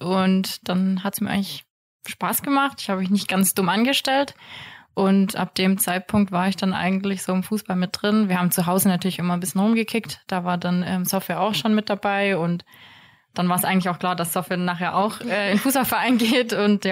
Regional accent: Eislingen, Baden-Württemberg, Germany; Also wir sind glücklicherweise nicht in Bergheim aufgewachsen. In Eisling sind wir aufgewachsen. Genau, das ist bei Göppingen, falls es nicht jeder kennt. Tatsächlich auf einem landwirtschaftlichen Betrieb.

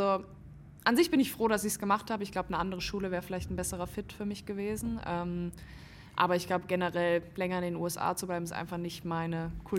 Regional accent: Germany; ich komme aus Europa, ich komme aus Deutschland

